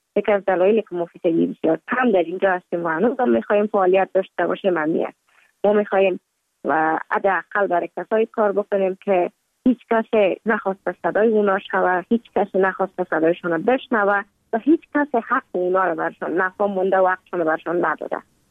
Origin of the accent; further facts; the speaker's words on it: Kabul, Afghanistan; also born or lived in Mazar-i-Sharif; بعد از تولد ما تا 5 سالگی ما در مزار بودیم، بعد نقل کابل شدیم چون به اساس کاربار که پدر جانم داشت ما در کابل زندگی نکردیم و ما مکتب در اونجا خواندم. دوره طفولیت ما در کابل سپری کردیم،